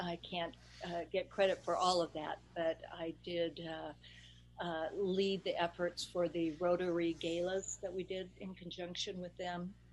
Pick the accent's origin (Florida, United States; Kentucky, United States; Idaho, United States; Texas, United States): Idaho, United States; born there; Well, first of all, I'm an Idaho native. I was born in Idaho, got sort of taken away for a little time, but I'm back.